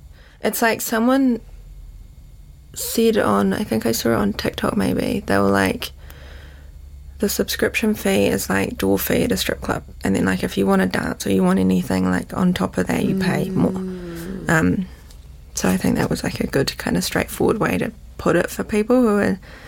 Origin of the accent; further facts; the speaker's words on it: Western Springs, Auckland, New Zealand; half Portuguese, half Kiwi, whatever, mum. And I grew up in Western Springs.